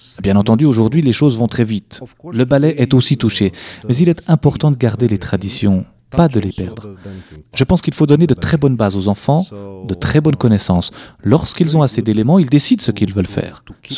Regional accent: Bucharest, Romania; J'ai fait de la pédagogie à l'université chez moi à Bucarest.

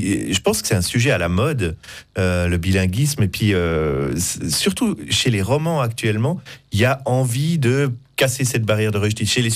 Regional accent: Vienna, Austria; Mais parce que moi, j'ai grandi à Vienne

